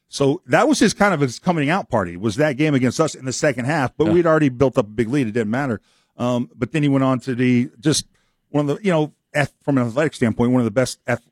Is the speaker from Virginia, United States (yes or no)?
no; Carlsbad, California, United States; Yeah, I was from Carlsbad, just a couple hours south of there.